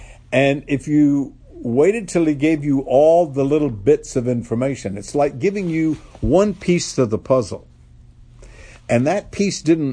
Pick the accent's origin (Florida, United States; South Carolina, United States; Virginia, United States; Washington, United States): Florida, United States; Pensacola; Now, I grew up in Pensacola, Florida. It's called the City of Five Flags because in the history of Pensacola, five countries have conquered the city.